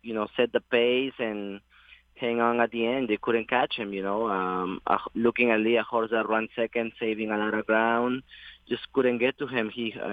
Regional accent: Tablada de Lurin, Lima, Peru; I'm 30 years old from Lima, Peru. I was raised in a town called Tablada de Lurin, just an hour and a half from Hipódromo de Montorico, Jockey Club del Peru.

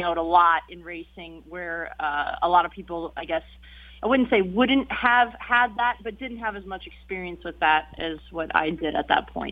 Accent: Canada; in Canada, where I was from, I was 4 hours from Woodbine, so, you know, I didn't have a lot of, I guess, Woodbine wasn't a big thing where I was at. It was 4 hours away.

